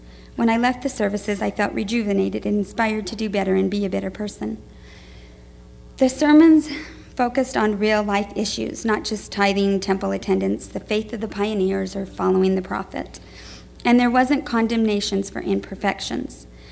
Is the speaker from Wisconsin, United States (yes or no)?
no; Utah, United States; I was raised in Utah and now understand how the church was a big part of my identity.